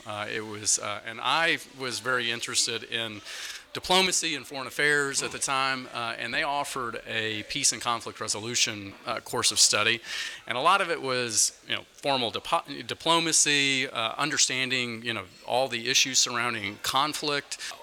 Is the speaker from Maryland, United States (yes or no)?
no; Texas, United States; So I'm from the Dallas-Fort Worth area, and so I was up here doing a Washington semester at American University